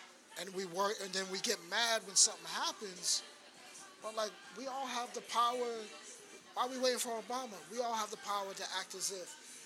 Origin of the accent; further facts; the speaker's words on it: Medford, Massachusetts, United States; also born or lived in Tennessee; So I grew up in West Medford, and I grew up in Tennessee. So it was kind of like the best of both worlds.